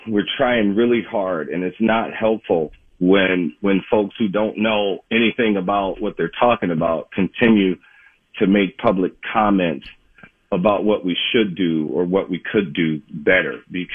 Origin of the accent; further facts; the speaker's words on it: Detroit, Michigan, United States; I grew up in Detroit, Michigan, the scene of one of the most horrific riots in this country in the 60s.